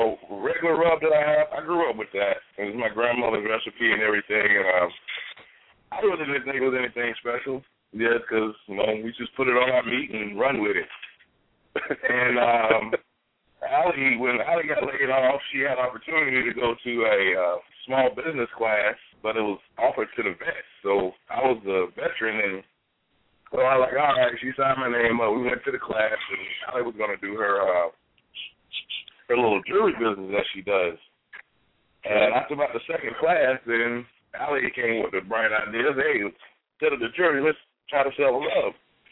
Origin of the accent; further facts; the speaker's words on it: Kings Mountain, North Carolina, United States; It's around the Charlotte area called Kings Mountain.